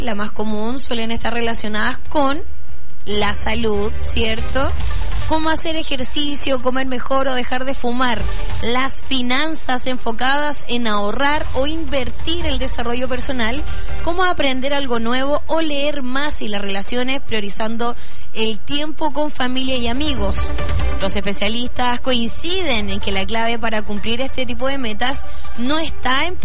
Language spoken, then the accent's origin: Spanish; Chile; nosotros como buenos chilenos que somos y bien copuchentos